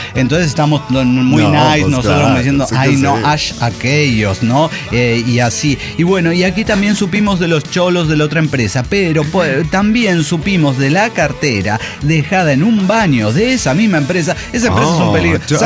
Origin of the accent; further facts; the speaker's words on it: Ciudad Juárez, Chihuahua, Mexico; venimos de Juárez, somos todos roomies